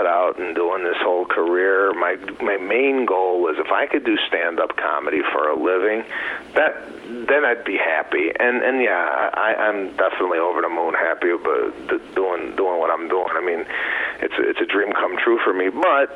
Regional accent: Chicago, Illinois, United States; Every time I go back to Chicago, my hometown, to perform, he'll come to the show

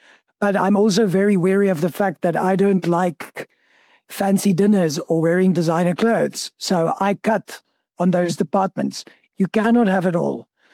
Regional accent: South Africa; I'm from South Africa.

